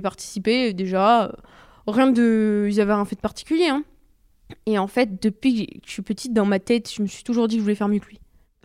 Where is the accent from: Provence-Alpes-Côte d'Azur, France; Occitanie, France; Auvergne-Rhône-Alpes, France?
Occitanie, France; Moi je viens du Gard et en gros, c'est un peu une histoire de famille